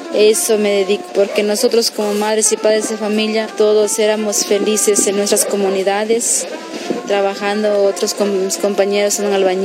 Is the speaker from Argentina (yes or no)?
no; Guerrero, Mexico; estoy en mi pueblo, al Piecancingo de las Montañas, municipio de Ocotzinco Guerrero. … Estoy en mi casa